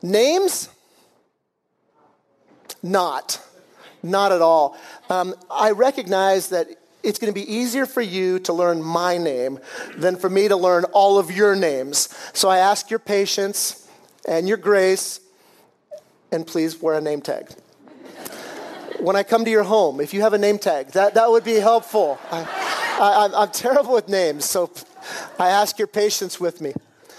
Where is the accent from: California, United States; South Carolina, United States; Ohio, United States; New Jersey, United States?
California, United States; I was even growing up in the East Bay because we all figured that Al Davis was the Antichrist.